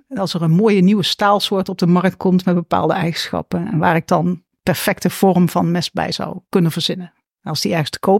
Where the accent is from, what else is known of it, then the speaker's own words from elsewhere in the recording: Eindhoven, North Brabant, Netherlands; also born or lived in Nijmegen; ik heb langer in Nijmegen gewoond dan waar dan ook. Maar ik kom oorspronkelijk uit Eindhoven.